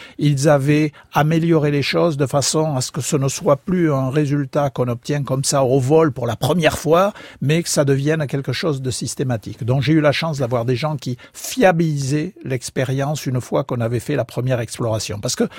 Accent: South-West France, France; il vous échappe pas que je suis du Sud-Ouest

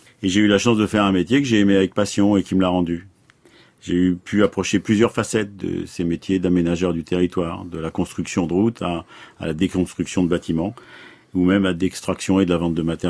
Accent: Nantes, Pays de la Loire, France; Je suis de Nantes, la belle ville de Nantes, avec son voyage à Nantes et puis son pas de côté. J'y habite depuis plus de 50 ans. J'y ai fait mes études avec une petite escapade à Clermont-Ferrand

